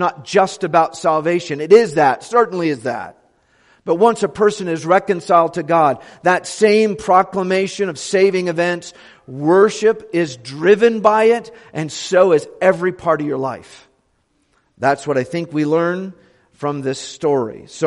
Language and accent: English; United States; this morning's theme is one that is, I think, largely unfamiliar to us as American evangelicals